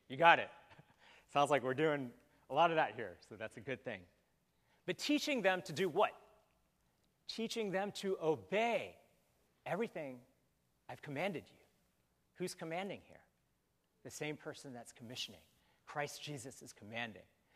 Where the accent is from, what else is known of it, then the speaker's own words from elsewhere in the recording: Atlanta, Georgia, United States; born there; Taiwan, which is my ancestral land, even though I was born in Atlanta.